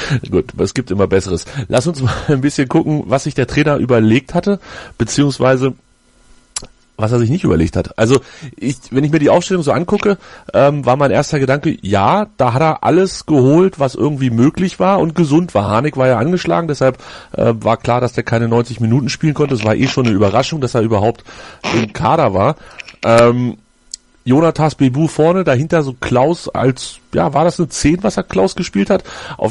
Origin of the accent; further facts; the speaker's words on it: Hanover, Lower Saxony, Germany; Ich als Hannoveraner sage, der wurde umgehauen.